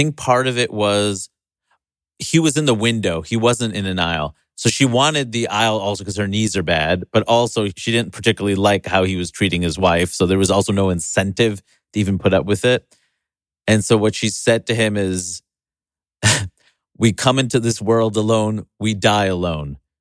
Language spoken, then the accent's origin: English; New York, United States; we taped it in New York, and I got a standing ovation for that TV taping in my hometown.